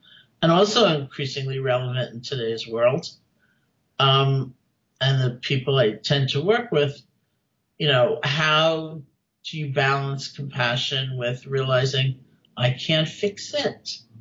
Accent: East Coast, United States; I grew up in the East Coast in the U.S. I'd never even been to California when I went to India.

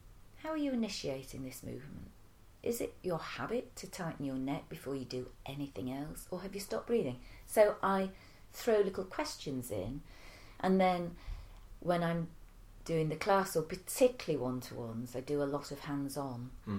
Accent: Manchester, North West England, United Kingdom; And I was also missing the north because I'm a Mancunian, so I had to come back north.

